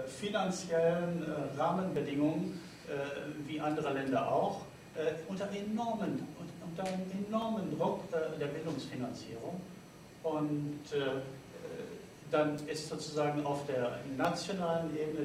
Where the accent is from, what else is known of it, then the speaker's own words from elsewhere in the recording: Hamburg, Germany; Ich komme aus Hamburg